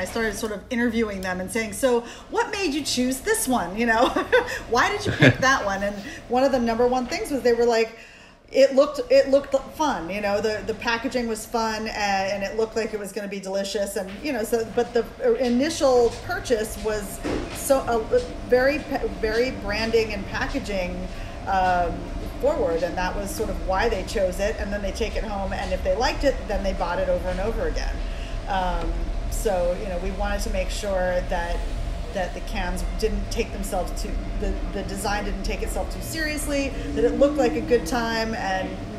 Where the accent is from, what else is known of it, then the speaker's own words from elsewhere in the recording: Hawaii, United States; you know, in Hawaii, I'm from Hawaii, you know, and you go into the ABC store